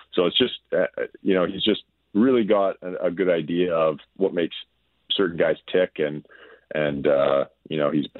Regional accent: Winnipeg, Manitoba, Canada; I'm from Winnipeg actually, but I've been living in Calgary in the summer.

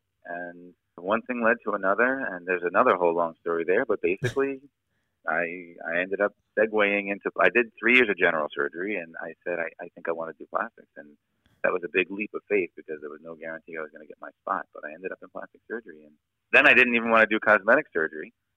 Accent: Levittown, New York, United States; I grew up in Levittown on Long Island, and there were cabinet makers and electricians and auto mechanics and things.

